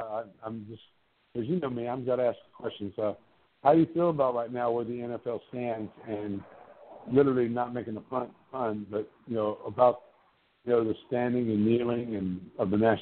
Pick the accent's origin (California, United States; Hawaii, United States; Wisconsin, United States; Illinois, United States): Hawaii, United States; I'm almost black myself, man. I'm Hawaiian.